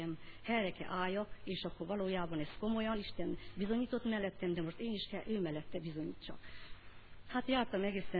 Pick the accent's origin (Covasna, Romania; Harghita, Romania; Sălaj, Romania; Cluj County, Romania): Sălaj, Romania; elmentünk haza, Szilágy megyei vagyok, és elmentünk haza Szilágy megyeibe